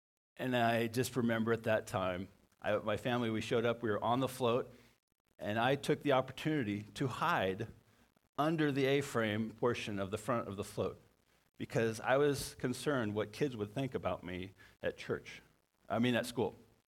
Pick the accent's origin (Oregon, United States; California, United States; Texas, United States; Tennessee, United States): California, United States; Red Bluff; I was third or fourth grade, maybe 7 or 8 years old. I grew up in Red Bluff.